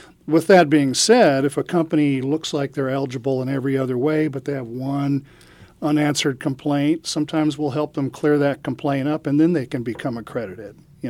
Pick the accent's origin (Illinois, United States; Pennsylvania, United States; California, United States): California, United States; Atascadero; now in San Diego, United States; Well, yeah, I'm actually originally from Atascadero.